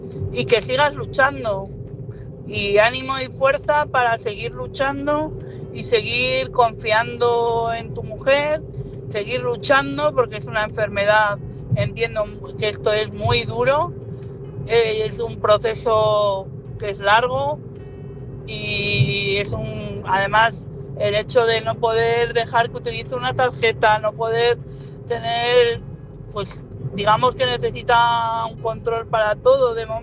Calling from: Madrid, Community of Madrid, Spain; de Madrid.

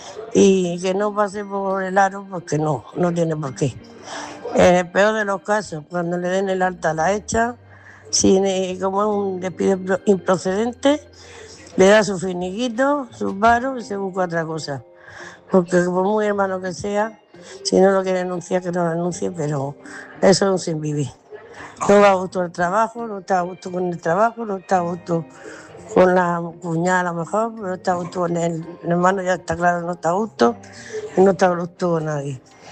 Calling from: Murcia, Region of Murcia, Spain; de Murcia

